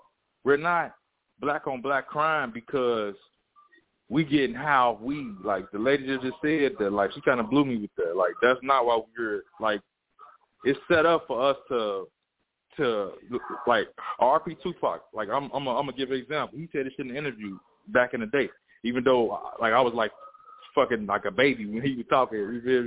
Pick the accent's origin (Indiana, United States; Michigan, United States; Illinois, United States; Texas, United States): Illinois, United States; Chicago; now in California, United States; I'm from Chicago, a.k.a. Chirac. You know what I'm saying? Okay. But I'm in Cali right now.